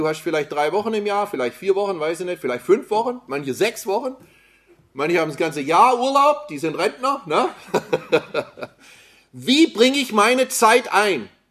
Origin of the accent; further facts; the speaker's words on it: Tübingen, Baden-Württemberg, Germany; ich bin eigentlich hier geboren in Tübingen und aufgewachsen und durfte hier zur Schule gehen. Aber ihr merkt es vielleicht an der Aussprache oder so, ich habe auch ein bisschen einen anderen Hintergrund noch. Meine Mutter kommt aus den USA und wir sind dann zweisprachig aufgewachsen